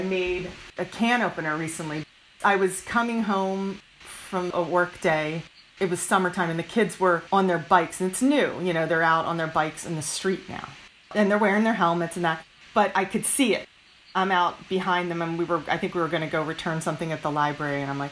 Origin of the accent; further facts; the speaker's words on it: King of Prussia, Pennsylvania, United States; We grew up in King of Prussia, Pennsylvania. And I guess we moved to the house when we were 5.